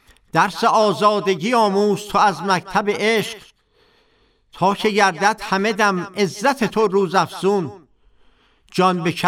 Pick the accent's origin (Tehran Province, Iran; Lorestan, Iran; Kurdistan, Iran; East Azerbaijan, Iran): Tehran Province, Iran; Tehran; born there; متولد 1328 در محله بهارستان تهران به دنیا آمدم،